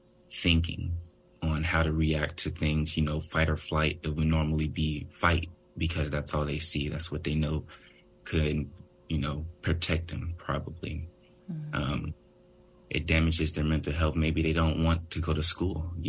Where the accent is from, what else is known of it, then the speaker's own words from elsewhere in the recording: Oakland, California, United States; Sure. Grew up, born and raised in Oakland.